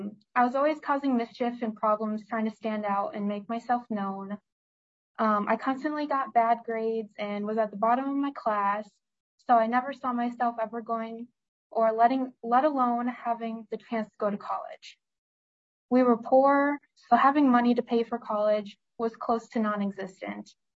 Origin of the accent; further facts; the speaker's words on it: Fairmont, Minnesota, United States; now in Winona, United States; I'm originally from Fairmont, Minnesota, and I am now a proud junior here at Winona State University